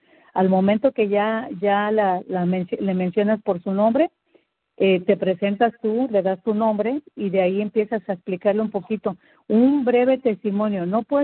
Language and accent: Spanish; Morelos, Mexico; Soy mexicana, soy del estado de Morelos.